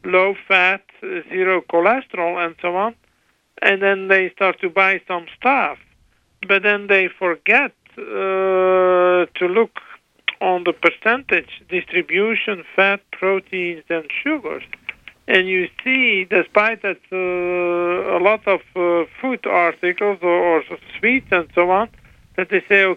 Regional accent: Belgium; English is a second language; I'm born and raised in Belgium and everybody knows the Belgium chocolate.

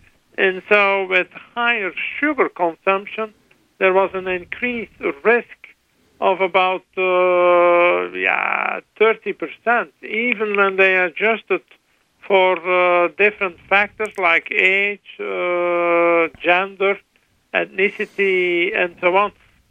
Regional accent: Belgium; English is a second language; I'm born and raised in Belgium and everybody knows the Belgium chocolate.

